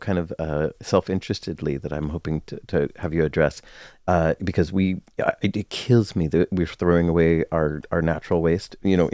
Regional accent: West Coast, United States; I'm from the West Coast.

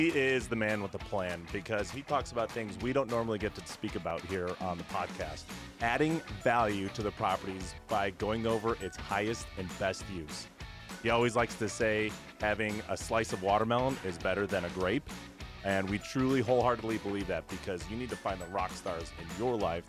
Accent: Indiana, United States; For those that don't know, I'm also originally from Indiana, so yeah.

